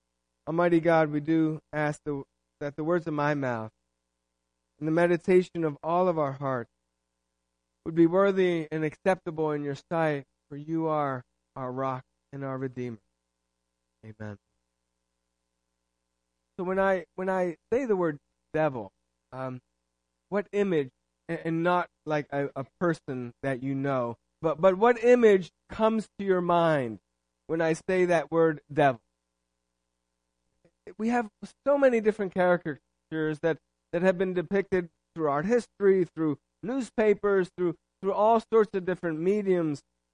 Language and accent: English; New Jersey, United States; I think of growing up in New Jersey, Southern Jersey.